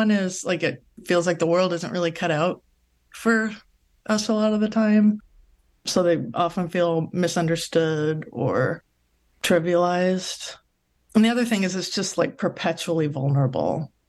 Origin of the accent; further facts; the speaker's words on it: San Pedro, California, United States; I grew up in San Pedro, California in the 70s and 80s.